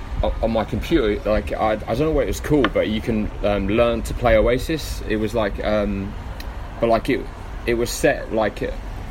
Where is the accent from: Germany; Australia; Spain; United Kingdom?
United Kingdom; London; moved away as an adult; now in United States; No, I'm from London originally, and okay, I've been out in the States from since 2010.